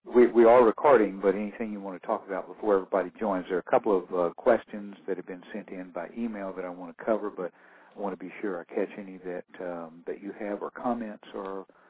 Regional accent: Frisco, Texas, United States; Welcome. I'm from Frisco.

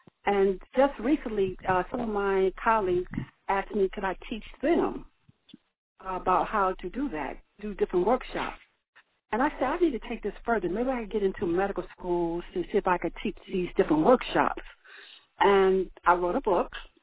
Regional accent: Pine Ridge, South Dakota, United States; So I grew up in Pine Ridge, South Dakota.

